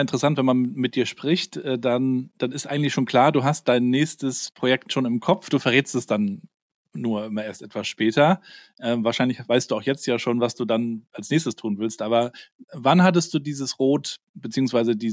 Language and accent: German; Rostock, Mecklenburg-Vorpommern, Germany; Wir haben hier bei uns in Rostock in der DDR-Zeit, da war ja der Strand quasi die Grenze.